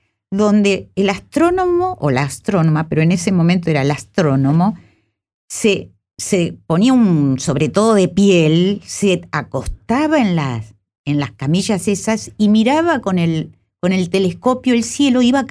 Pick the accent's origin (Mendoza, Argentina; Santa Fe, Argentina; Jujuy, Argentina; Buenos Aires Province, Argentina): Buenos Aires Province, Argentina; Banfield; Porque cuando era chica, yo crecí en Banfield.